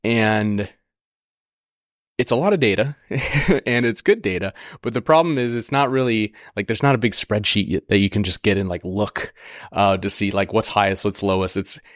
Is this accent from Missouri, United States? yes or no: yes; Missouri, United States; also born or lived in St. Louis, United States; So I am from Southern Missouri. I lived in St. Louis for 9 years.